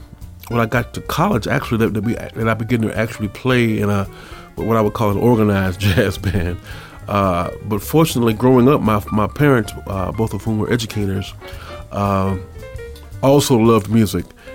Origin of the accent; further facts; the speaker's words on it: Florida, United States; I grew up in Florida, and had a great high school band director named Bill Pyfrom, who was a very well-rounded musician.